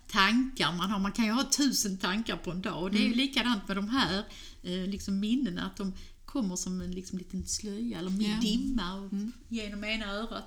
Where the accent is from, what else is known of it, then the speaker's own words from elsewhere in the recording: Svinaberga, Skåne, Sweden; Jag är uppvuxen uppe i Svinaberga på en fruktodling, och jag var väldigt mycket ensam som barn